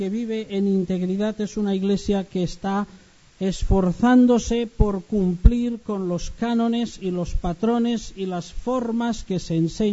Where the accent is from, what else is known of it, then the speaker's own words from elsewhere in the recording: Catalonia, Spain; el que lo mató era uno de que vive al lado de mi pueblo en Barcelona